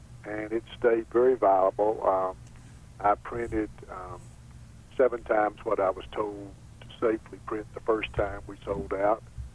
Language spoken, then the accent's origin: English; Winston-Salem, North Carolina, United States; I was born in Eastern North Carolina. I grew up in my childhood from school to my present age in Winston-Salem.